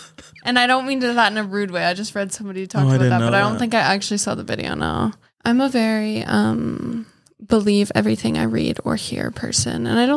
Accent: Canada; I'm Canadian. I can say whatever I want.

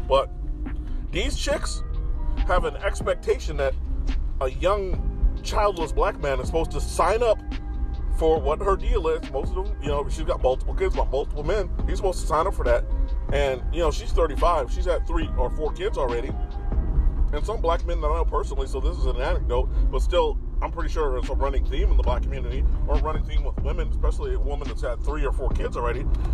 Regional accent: Chicago, Illinois, United States; we found out we were from the same town. She from the Shy, I'm from the Shy.

